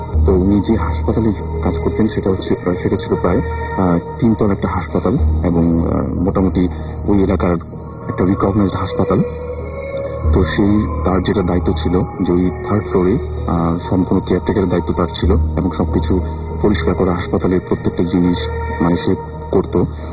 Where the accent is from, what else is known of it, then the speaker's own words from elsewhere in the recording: Dhaka, Dhaka Division, Bangladesh; কোরআন ঢাকা থেকে এসেছি, আমি এসএসসি করছি।